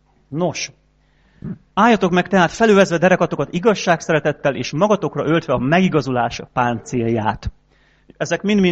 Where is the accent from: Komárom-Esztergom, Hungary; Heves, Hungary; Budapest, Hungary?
Heves, Hungary; fekete felhő jött a Mátra felől, mint amit én még soha nem láttam. Pedig ott nőttem fel, sok hófelhőt láttam már